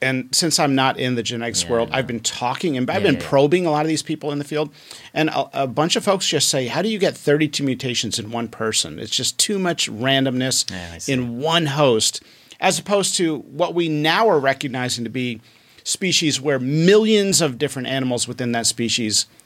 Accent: United States; My family's from Egypt, which is why my skin is dark. But I was raised in the United States, which is why I have type 2 diabetes.

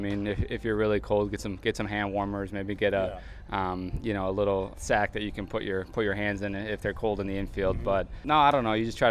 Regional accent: Wisconsin, United States; growing up in Wisconsin, I have played in some pretty cold games.

